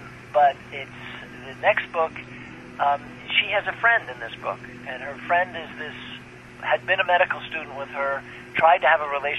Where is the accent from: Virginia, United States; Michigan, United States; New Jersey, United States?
New Jersey, United States; also born or lived in Brooklyn, New York; I started out in New York. I was a New Yorker. I was born in Brooklyn, and I went to northern New Jersey for middle school and high school, and then went to Connecticut for college.